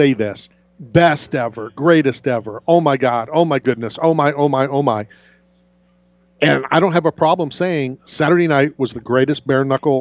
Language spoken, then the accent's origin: English; Philadelphia, Pennsylvania, United States; born there; now in Tampa Bay, United States; But I wasn't born in Tampa Bay. And I will always say I was born in Philadelphia.